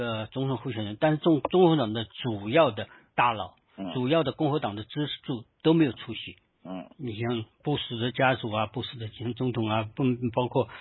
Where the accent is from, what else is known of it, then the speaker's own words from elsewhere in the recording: United States; 我们刚好我们美国人自己的事儿就像当年的对欧洲和我们不管你们对欧洲打起打来的那些。